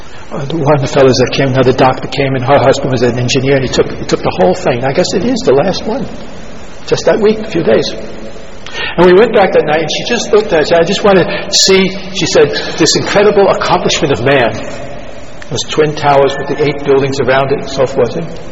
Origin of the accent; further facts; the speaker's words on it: New York City, New York, United States; When I go all over the world, people ask me, because I'm from New York City